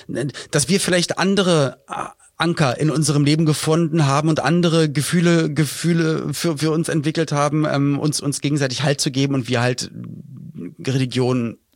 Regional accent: Berlin, Germany; Ich kenne auch in Berlin-Spandau, wo ich aufgewachsen bin, ein großes evangelisches Dorf, kann man sagen, das evangelische Johannesstift, wo ich in der Nähe gewohnt habe.

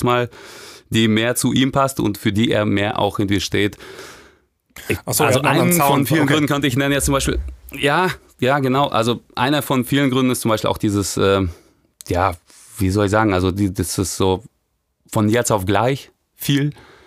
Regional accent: Russia; Ja, auch, auf jeden Fall, klar, als Russe musst du ja saufen, geht ja nicht anders.

